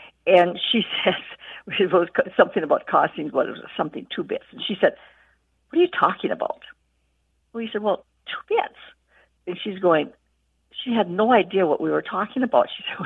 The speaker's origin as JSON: {"language": "English", "town": "Berthold", "region": "North Dakota", "country": "United States", "said": "I'm from Berthold, North Dakota."}